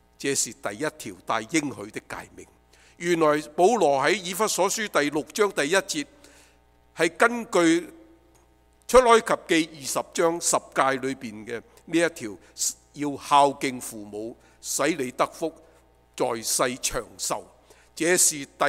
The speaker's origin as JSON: {"language": "Chinese", "country": "China", "said": "第二个就是我们中国人，中国人我们是一个礼仪之邦"}